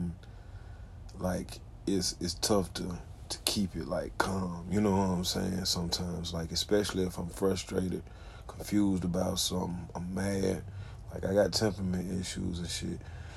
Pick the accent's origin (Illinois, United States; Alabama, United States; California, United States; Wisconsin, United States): Alabama, United States; But, you know, if it's like the United States, I'm from Alabama, you dig?